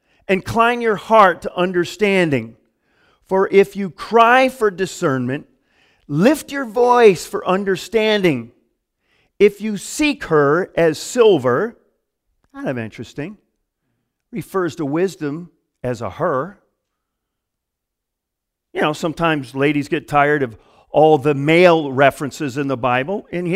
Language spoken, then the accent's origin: English; Michigan, United States; especially growing up in the Midwest in Michigan, when I was a kid